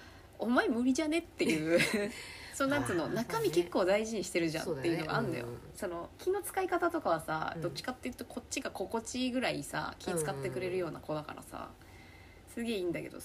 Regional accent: Tokyo, Japan; うちの俺東京出身で中高も東京の学校だけど

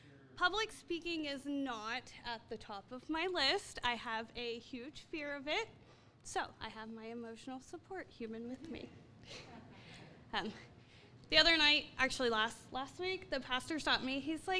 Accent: Vivi, Indiana, United States; I was from a very small town. I'm from Vivi, Indiana. It's a whole lot more bars than there is churches

